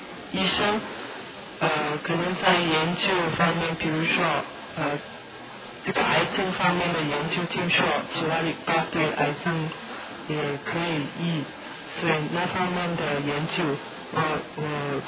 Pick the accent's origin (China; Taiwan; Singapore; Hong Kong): Singapore; 我是从新加坡来的。